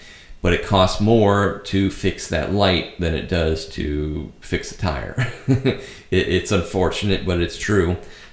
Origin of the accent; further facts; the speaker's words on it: Nebraska, United States; now in Wilmington, United States; Once again, I grew up in Nebraska where people breaking in, at least in my neighborhood, was not a big priority.